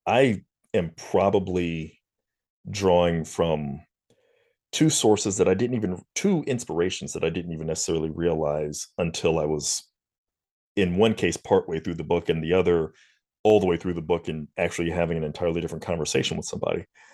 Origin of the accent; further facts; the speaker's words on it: Mississippi, United States; I grew up in Mississippi.